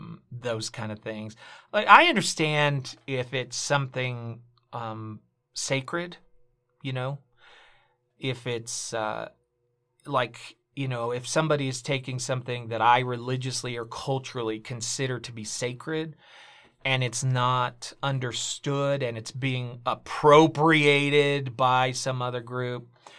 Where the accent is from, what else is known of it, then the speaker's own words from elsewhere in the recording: Oriente, Cuba; I'm like with Cuba, Mike, it was always Oriente. I'd always say, I'm from Oriente.